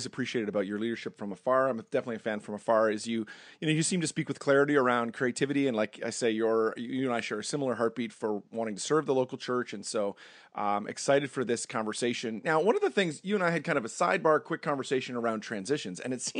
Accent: Ontario, Canada; moved away as an adult; now in United States; so I'm Canadian. We talked about that earlier. I was living north of Toronto and moved from there, to New Jersey.

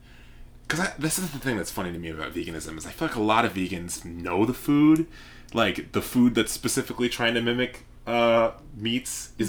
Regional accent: New York, United States; I'm from New York, for people that didn't know

